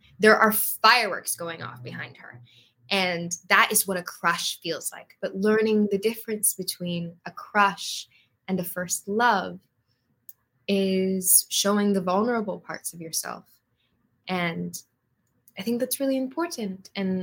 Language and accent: English; Hawaii, United States; I didn't think of this as like a real career because I was like from Hawaii. I was like, who's going to cast some 14-year-old in Hawaii, you know?